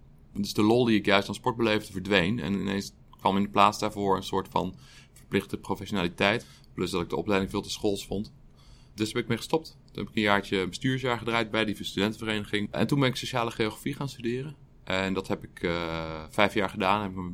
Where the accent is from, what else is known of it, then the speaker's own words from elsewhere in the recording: Utrecht, Netherlands; Ik ben geboren en getogen in Utrecht. Ik heb nooit een reden gevonden om hier een keer weg te moeten gaan, nog steeds niet.